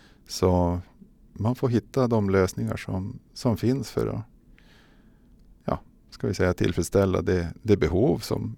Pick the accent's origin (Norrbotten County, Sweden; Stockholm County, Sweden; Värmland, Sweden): Norrbotten County, Sweden; Piteå; also born or lived in Luleå; Jag är inte Lulebo, jag är Pitebo. Född och uppvuxen i Piteå, har haft lite turer söderut i Sverige och jobbat i Luleå i de senaste 15 åren. Men bor i Piteå och pendlar.